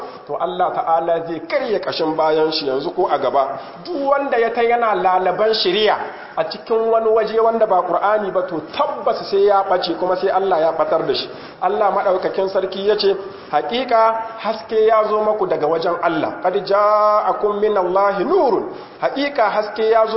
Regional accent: Niger; اللهم احفظ بلادنا النيجر

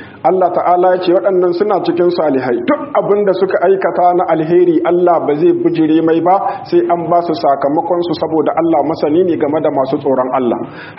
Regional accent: Niger

